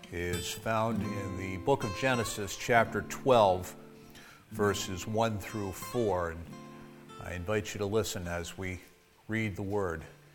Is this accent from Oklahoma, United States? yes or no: no; Massachusetts, United States; also born or lived in Rhode Island / Kansas City; now in Maine, United States; I was born in Rhode Island, raised in Massachusetts, educated in Kansas City, and went to Maine, so I tell everybody I took a very scenic route up the coast.